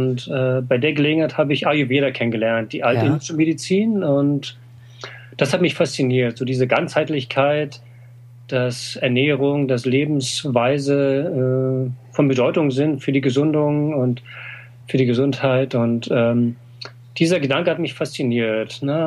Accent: Berlin, Germany; also born or lived in Taiwan / China; now in Herborn, Germany; Ich lebe hier in Mittelhessen in der schönen Stadt Herborn. Und ursprünglich bin ich aus Berlin, aber es hat mich irgendwie hierher verschlagen über viele Umwege. Vor allem war ich in China, erst in Taiwan, dann in China viele Jahre lang.

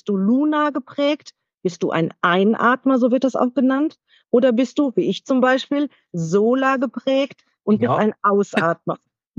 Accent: Bochum, North Rhine-Westphalia, Germany; bin aus dem schönen Bochum, aus dem Ruhrgebiet, also ganz andere Region als ihr seid.

